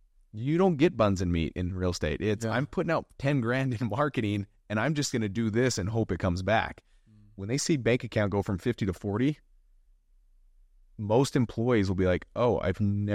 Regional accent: Salt Lake City, Utah, United States; I am from Salt Lake.

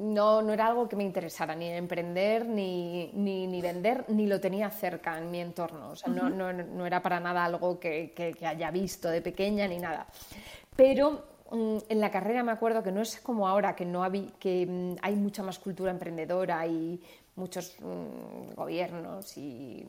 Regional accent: Madrid, Community of Madrid, Spain; soy de Madrid, tengo ahora 35 años

